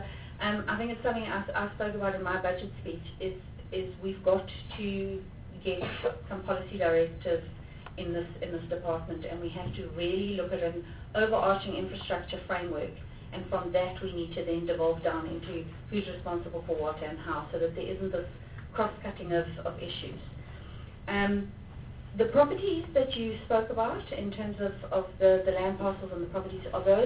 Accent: Eastern Cape, South Africa; I'm from the Eastern Cape

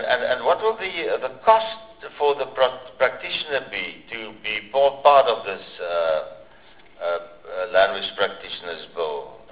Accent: Gauteng, South Africa; the Afrikaans sounds different as the Afrikaans where I grew up in Gauteng.

